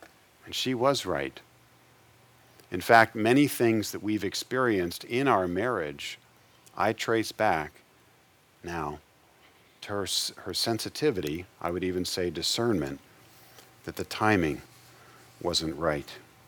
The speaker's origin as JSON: {"language": "English", "region": "Midwest", "country": "United States", "said": "Well, we lived in, I'm from the Midwest originally, and we lived in southern Indiana."}